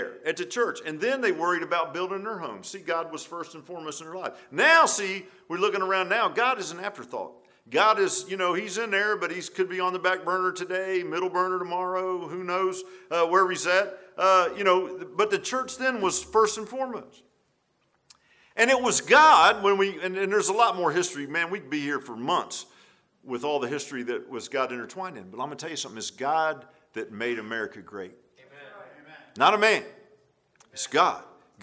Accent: East Coast, United States; I grew up on the East Coast, and we'd go to Williamsburg and Jamestown, and all that was close by.

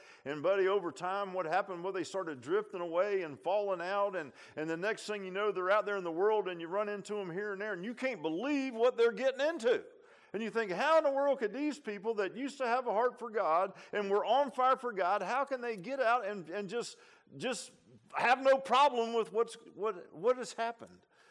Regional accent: Virginia Beach, Virginia, United States; I remember, I grew up in Virginia Beach, and I remember one time there was one gas station

